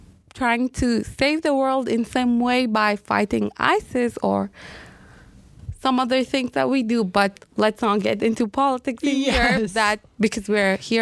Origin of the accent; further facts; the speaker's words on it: Kurdistan Region, Iraq; I'm from Kurdistan, and most of you might not know where that is, but this is northern Iraq. So, yeah, I'm from there